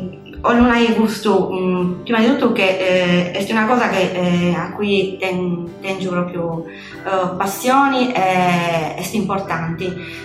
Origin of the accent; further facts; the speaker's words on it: Bari Sardo, Sardinia, Italy; born there; sono nata in Bari